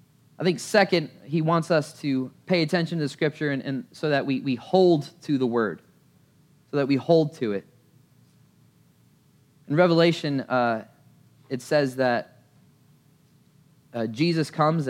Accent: Malaysia; I grew up in Malaysia

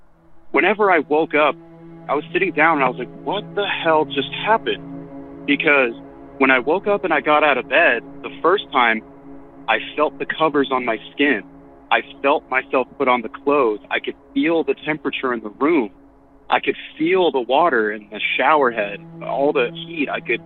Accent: Colorado, United States; Hey, Derek. … I'm from Colorado.

